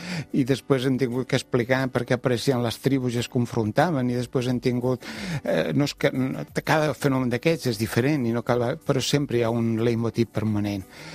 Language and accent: Catalan; Occitania, France; i que a més som francesos. No som de la grandeur francesa, no som de la grandeur catalana, però som catalans